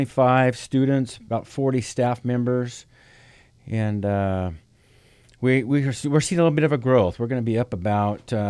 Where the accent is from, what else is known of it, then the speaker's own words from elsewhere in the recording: Corvallis, Oregon, United States; I grew up in Corvallis. I've been back and forth from there and down south.